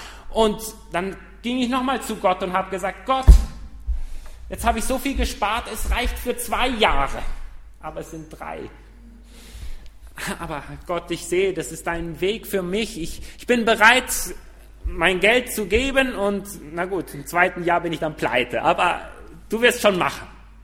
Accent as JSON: {"language": "German", "country": "Uruguay", "tie": "born or raised there", "also_born_or_lived": "Argentina", "second_language": "German", "moved": "yes", "lives_now": "Germany", "said": "Ich bin in Uruguay aufgewachsen und dann später dann auch nach Argentinien gekommen und dann zum Studium nach Deutschland gekommen."}